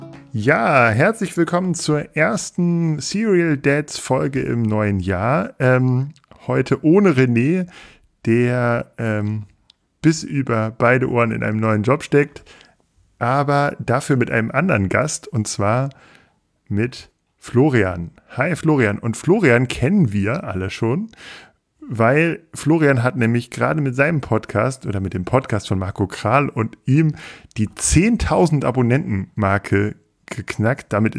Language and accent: German; Peine, Lower Saxony, Germany; Also ich bin in Peine aufgewachsen.